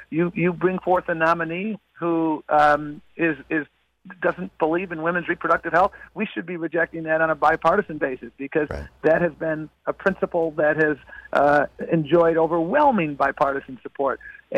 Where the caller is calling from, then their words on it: Brownsville, Texas, United States; I'm calling in from Brownsville, Texas